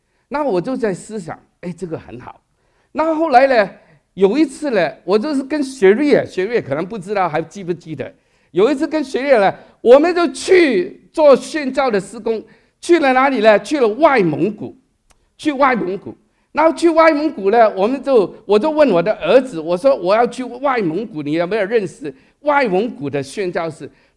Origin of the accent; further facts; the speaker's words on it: Hong Kong; Chinese is a second language; 这个我们香港人叫红报纸。